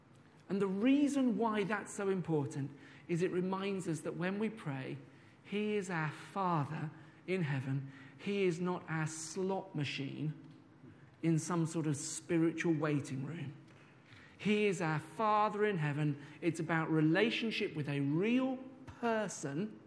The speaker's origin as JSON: {"language": "English", "town": "Birmingham", "region": "West Midlands", "country": "United Kingdom", "tie": "born or raised there", "said": "I remember a number of years ago, when I was growing up in Birmingham"}